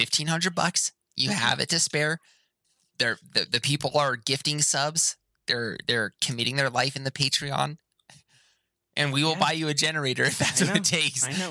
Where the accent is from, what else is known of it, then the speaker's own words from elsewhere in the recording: Hawaii, United States; I grew up in Hawaii and I didn't go to high school because it was nothing but gang fights and child daycare centers at my high school.